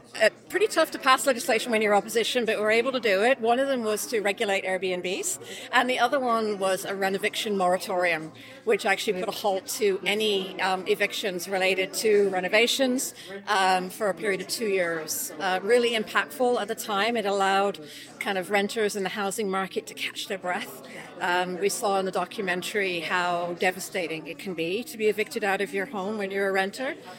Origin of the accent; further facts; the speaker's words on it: Charlottetown, Prince Edward Island, Canada; I'm from Charlottetown PEI.